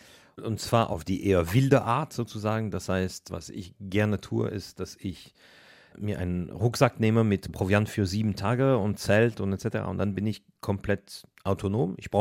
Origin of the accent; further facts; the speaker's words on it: Paris, Île-de-France, France; Also ich bin in Paris geboren und auch aufgewachsen.